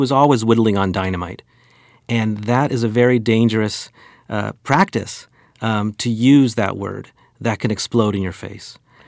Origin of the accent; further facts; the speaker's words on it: California, United States; as a white Jewish kid growing up in the San Fernando Valley, very suburban